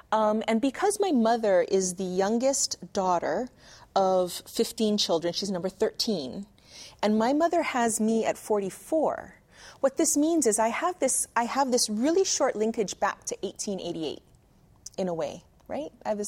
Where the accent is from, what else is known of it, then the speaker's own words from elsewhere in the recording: Waimanalo, Hawaii, United States; Well, I was very fortunate to be born and raised in Waimanalo. I think I had a unique upbringing.